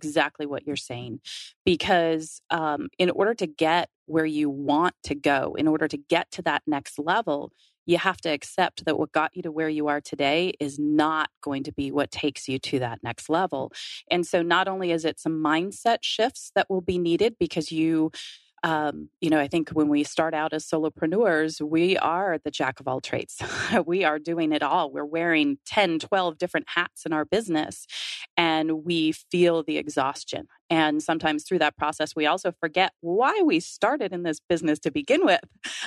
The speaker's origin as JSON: {"language": "English", "region": "Minnesota", "country": "United States", "tie": "born there", "also_born_or_lived": "Wisconsin / Illinois", "said": "I was born in Minnesota, lived in Wisconsin for a couple of years, and lived outside of Chicago for 10."}